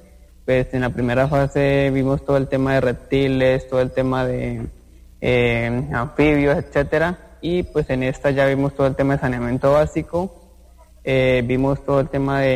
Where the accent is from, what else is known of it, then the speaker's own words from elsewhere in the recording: Calamar, Guaviare, Colombia; Vengo de la vereda Puerto Cubarro, en el municipio de Calamar, Guaviare.